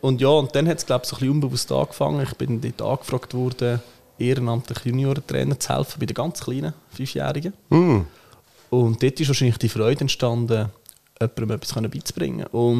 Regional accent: Lucerne, Switzerland; Das ist auch korrekt. Ich komme aus dem Kanton Luzern.

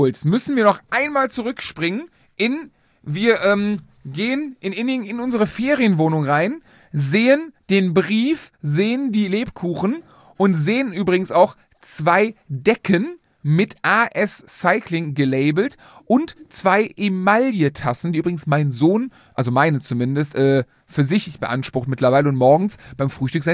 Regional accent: Cologne, North Rhine-Westphalia, Germany; Aus Köln.

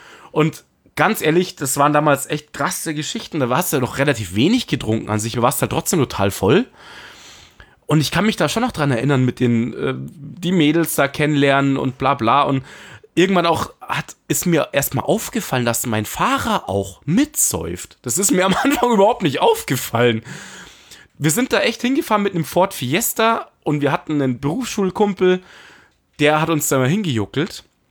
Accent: Munich, Bavaria, Germany; Wir als Münchner sind da hingejuckelt

